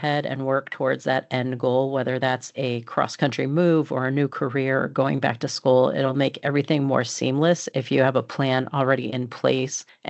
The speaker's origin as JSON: {"language": "English", "region": "Massachusetts", "country": "United States", "tie": "born or raised there", "said": "So for instance, my home state is Massachusetts"}